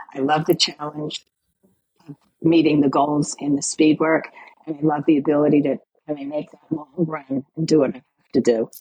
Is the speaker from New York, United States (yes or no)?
yes; New York, United States; screaming and the support and the energy in New York was so much. And I guess also because it was my hometown, you know, and it meant a lot.